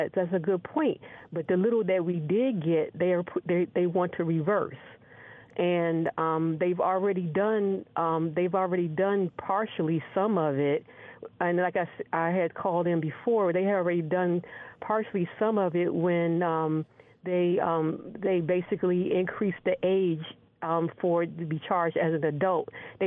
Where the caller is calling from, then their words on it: Baltimore, Maryland, United States; in Baltimore.